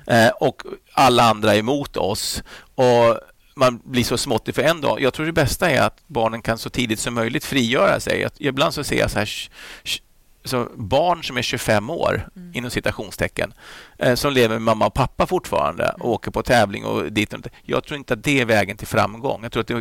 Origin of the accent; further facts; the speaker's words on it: Flyinge, Skåne, Sweden; Jag växte upp där på Flyinge med Rolf-Göran Bengtsson och Maria Gretzer och Peter Eriksson och Ragnar Bengtsson.